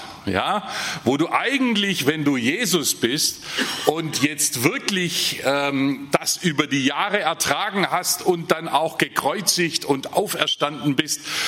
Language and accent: German; Baden-Württemberg, Germany; accent: southwestern German; wie man meiner Sprache schon anhört, komme ich auch aus dem Südwesten Deutschlands, ein bisschen aus diesem anderen Teil. Aber ich bin ein Nordschwarzwälder